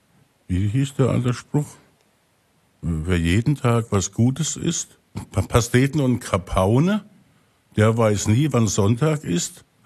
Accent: Milan, Lombardy, Italy; ich bin jetzt in Italien aufgewachsen, in Milano.

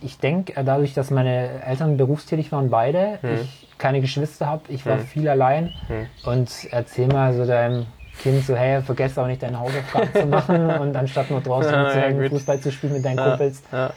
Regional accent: Herrenberg, Baden-Württemberg, Germany; Ich bin jetzt seit 42 Jahren in Herrenberg, also gebürtiger Herrenberger. Mein Papa ist Italiener, meine Mama ist Deutsche, also ich habe so zwei Kulturen, zwei Länder meiner Brust schlagen.

